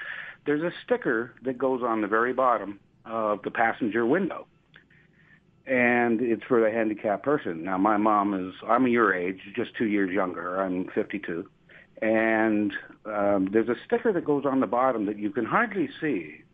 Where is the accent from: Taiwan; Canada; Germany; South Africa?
Canada; moved away as an adult; now in United States; I'm Canadian, but I've lived in the States for 20 years.